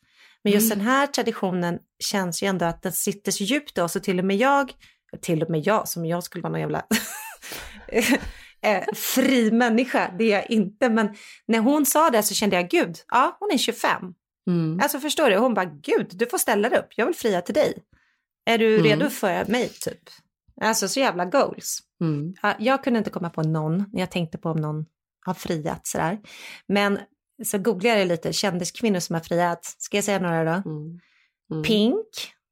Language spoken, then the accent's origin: Swedish; Sweden; jag är ju fortfarande svensk.